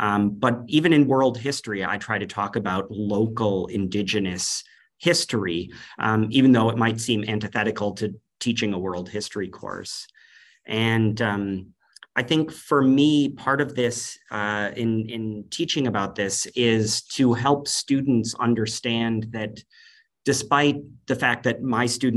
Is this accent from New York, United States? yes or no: yes; New York, United States; now in Minnesota, United States; I mentioned before that I am coming from Minnesota. I actually grew up in New York State, in Western New York. And I grew up in kind of a strange circumstance.